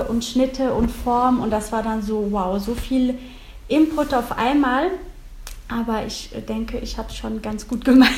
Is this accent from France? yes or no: yes; France; ich bin halt in Frankreich aufgewachsen und bin deswegen zweisprachig.